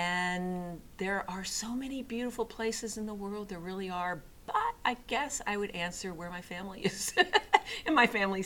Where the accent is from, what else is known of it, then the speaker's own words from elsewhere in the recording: St. Louis, Missouri, United States; also born or lived in Pittsburgh; now in Virginia, United States; I'm not originally from here. I guess I'm what you would call a come here. I grew up in St. Louis, Missouri, and was there and attended university in Missouri, in Columbia.